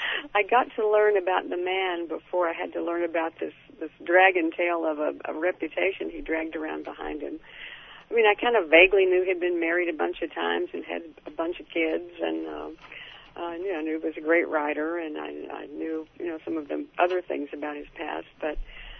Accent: Arkansas, United States; I was 26. I was from Arkansas. I was totally naive about a lot of things

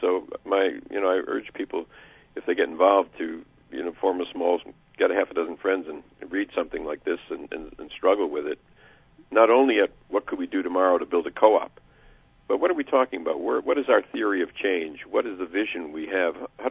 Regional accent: Racine, Wisconsin, United States; I'm from Wisconsin, it happens in cities like my hometown, a struggling city of Racine, Wisconsin, an old industrial town.

